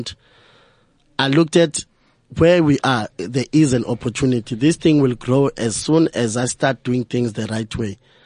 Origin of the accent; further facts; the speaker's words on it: Soweto, Gauteng, South Africa; I grew up in Orlando West. Okay. I was born in Soweto. It used to be my parents' home.